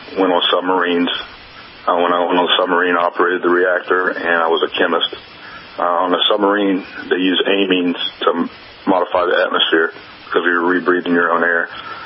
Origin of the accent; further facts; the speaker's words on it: Birmingham, Alabama, United States; I grew up in Birmingham, Alabama, and I went to MEPS down in Montgomery